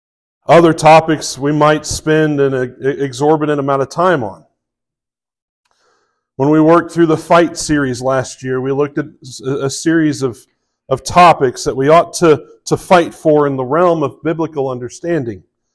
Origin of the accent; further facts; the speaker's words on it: the South, United States; I mean, I grew up in the South. And even growing up in the South, I didn't really care if I had a Confederate flag or not.